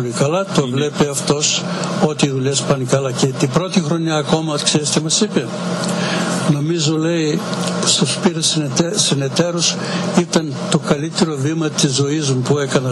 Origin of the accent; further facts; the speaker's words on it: Greece; now in United States; ερχόμαστε 3 μήνες εδώ, 3 μήνες στο Μασατσούσετ και 6 μήνες στην Ελλάδα, στο χωριό μου.